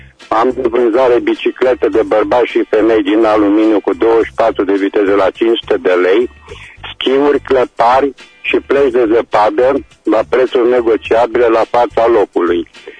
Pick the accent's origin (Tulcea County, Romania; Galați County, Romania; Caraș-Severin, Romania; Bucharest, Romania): Caraș-Severin, Romania; Reșița; Alo, bună ziua. … tot sunt din Reșița